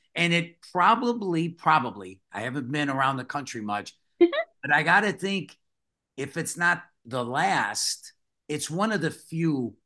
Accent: Chicago, Illinois, United States; excuse me, you know, we're from Chicago.

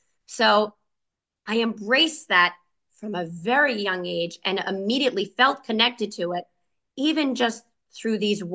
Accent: New York City, New York, United States; Well, I grew up in New York City.

